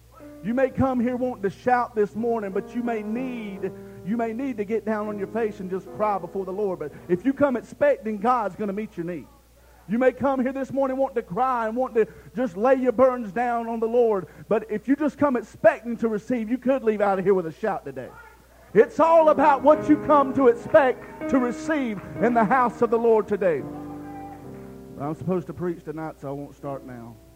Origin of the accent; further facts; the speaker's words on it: Alabama, United States; I'm from Alabama, and I'm just at TBC now.